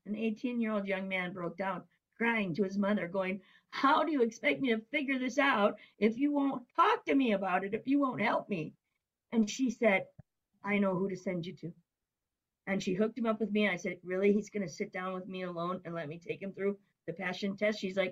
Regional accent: Rochester, Minnesota, United States; And you have to remember, I come from Rochester, Minnesota, home of the Mayo Clinic.

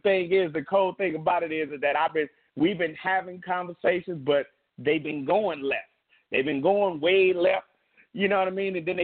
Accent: Compton, California, United States; Because I'm from Compton. She's from Watts.

